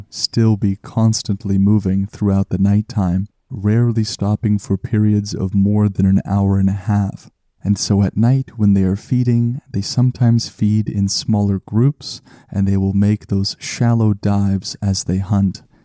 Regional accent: Canada; As a Canadian, I take some pride in that the wandering albatross likes PEI.

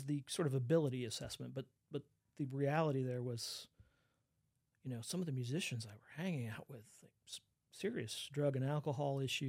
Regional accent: Austin, Texas, United States; born or raised there

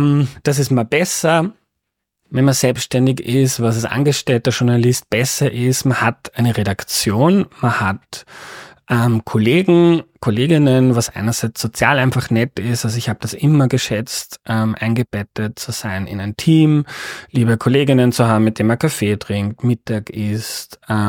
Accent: Upper Austria, Austria; moved away as an adult; Also ich bin am Land aufgewachsen, bin dort in eine Volks-, in eine Hauptschule gegangen, dann habe ich Matura gemacht in Steyr an der Handelsakademie

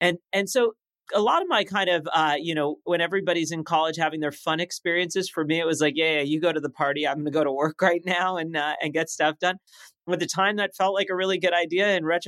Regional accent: Los Angeles, California, United States; accent: French; first language French; English is a second language; My first language was French. So, you know, I'm growing up in Los Angeles with this like thick French accent.

